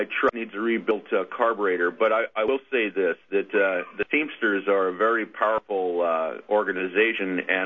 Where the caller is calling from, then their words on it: Cedar Park, Texas, United States; I'm calling in from Cedar Park on this 21st of April.